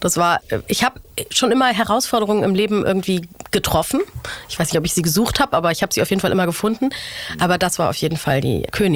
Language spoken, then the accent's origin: German; Eckernförde, Schleswig-Holstein, Germany; born there; Also ich bin halt im Krankenhaus in Eckernförde geboren.